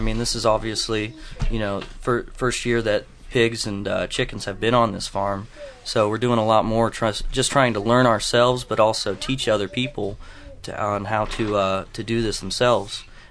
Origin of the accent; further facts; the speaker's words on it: Dayton, Ohio, United States; I'm actually originally from Dayton.